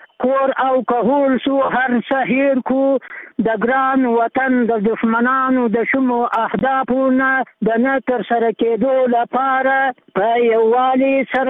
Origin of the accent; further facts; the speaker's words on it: Afghanistan; بلکې زما په نظر په اول قدم کې د دې بدمرغیو سبب پخپله موږ افغانان یو